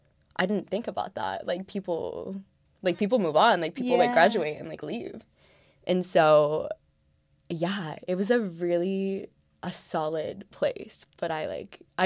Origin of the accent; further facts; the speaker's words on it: Columbus, Ohio, United States; also born or lived in San Diego; I moved from San Diego. So I'm from Ohio.